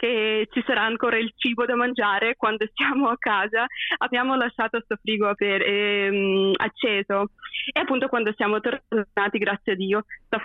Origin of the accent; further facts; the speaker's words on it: Ukraine; io amo l'Ucraina, io voglio viverci, amo il mio paese